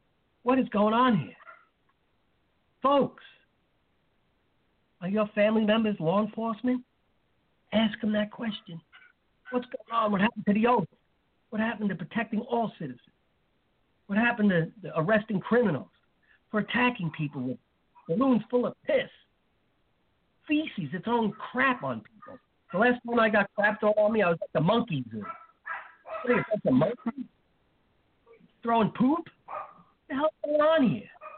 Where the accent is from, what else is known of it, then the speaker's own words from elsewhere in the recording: New York, United States; moved away; I'm a damn Yankee. I come from New York.